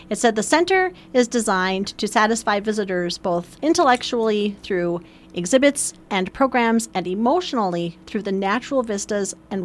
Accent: St. Paul, Minnesota, United States; Yes, I come from St. Paul, where there was hardly any wildlife and sunsets were blocked by buildings.

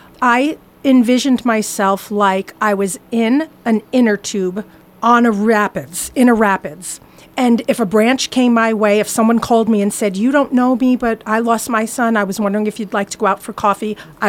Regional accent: Buffalo, New York, United States; Well, like Mitch said, we're from Western New York, Buffalo, New York.

